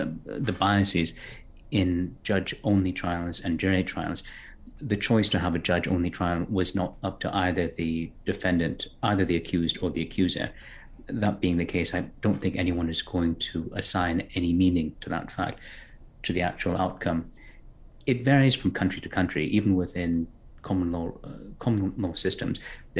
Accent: Canada; I come from Canada. I live in Canada.

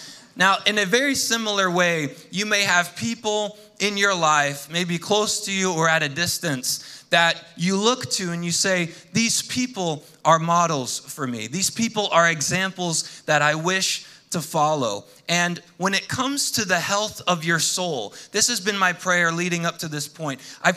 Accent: Madrid, Community of Madrid, Spain; we grew up in Madrid, Spain. Our parents were missionaries there.

